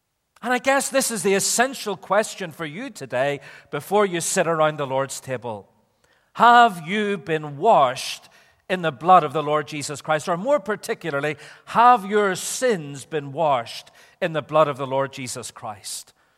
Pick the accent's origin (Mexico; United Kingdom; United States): United Kingdom; Belfast, Northern Ireland; You see, I came from Belfast where we talk sensibly and in ways that make absolute sense.